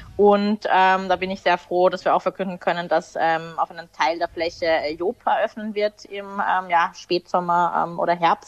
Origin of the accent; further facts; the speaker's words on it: Austria; wie man bei uns in Österreich sagt